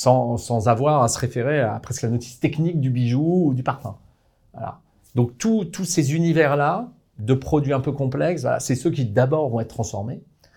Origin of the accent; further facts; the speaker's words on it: Auvergne-Rhône-Alpes, France; je suis savoyard, donc je peux le dire